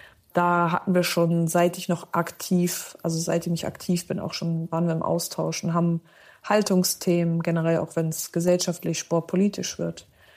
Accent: Stade, Lower Saxony, Germany; Das ist übrigens in der Nähe von Stade, wo ich geboren bin. Da bin ich groß geworden. Und da bin ich jetzt quasi, also zumindest habe ich meine Meldeadresse schon mal

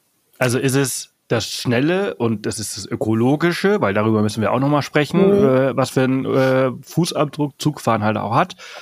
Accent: Balearic Islands, Spain; Also da komme ich ja her, aber ich bin ja auf Mallorca geboren, aufgewachsen und habe jetzt nicht so viel Bezug auf zum Festland, wo ich nicht war, ja. Oder selten bin.

